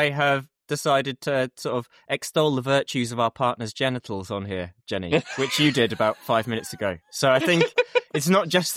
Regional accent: Birmingham, West Midlands, United Kingdom; I'm from Birmingham.

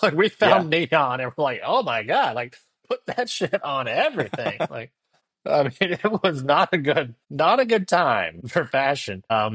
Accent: Alabama, United States; Full disclosure, I'm from Alabama. So as a kid from Alabama, you know, I was 10 years old when this came out.

